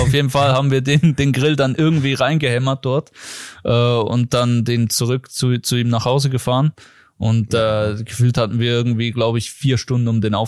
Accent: Switzerland; als Schweizer

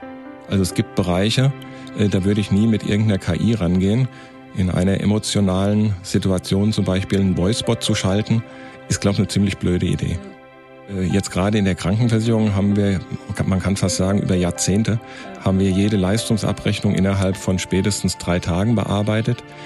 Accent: Hesse, Germany; bei uns im Rheingau

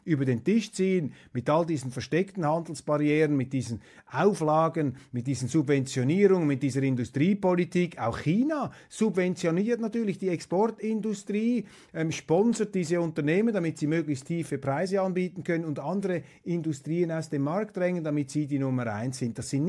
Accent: Switzerland; Dass die eben nicht von heute auf morgen den Schalter umlegen, das kann ich als Schweizer verstehen.

